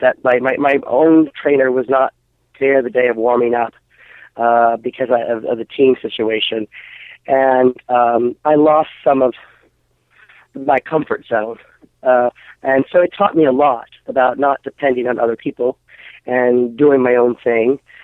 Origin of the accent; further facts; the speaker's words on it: United States; For me, I actually felt more comfortable because it was my home country.